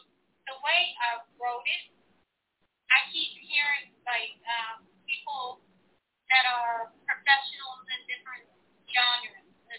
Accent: Atlanta, Georgia, United States; because we're from Atlanta and a lot of the things take place in Atlanta

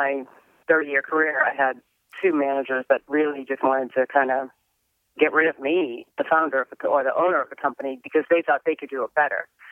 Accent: New England, United States; Well, because I'm from New England, so we do a lot of seafood.

